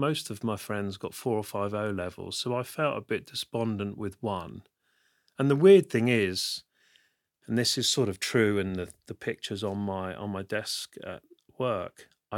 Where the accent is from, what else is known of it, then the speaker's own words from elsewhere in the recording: Portsmouth, South East England, United Kingdom; I grew up in Portsmouth. My family are all still in Portsmouth. So yeah, I'm a Pompey boy, the only island city in the UK.